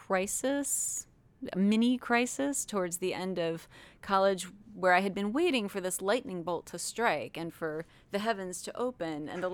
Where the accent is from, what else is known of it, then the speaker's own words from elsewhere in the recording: Nashville, Tennessee, United States; I grew up in Nashville, where we are today, and I grew up studying music